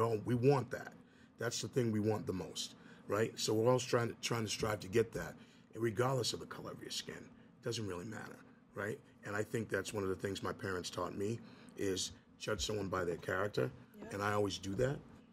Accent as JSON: {"language": "English", "town": "South Weymouth", "region": "Massachusetts", "country": "United States", "tie": "born or raised there", "said": "I grew up in South Weymouth, so I had, you know, all teachers that weren't of color."}